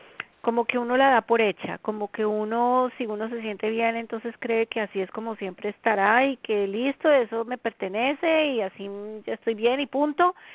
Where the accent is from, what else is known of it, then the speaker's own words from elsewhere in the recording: Colombia; now in United States; Son las 8 de la noche en mi tierra natal, Colombia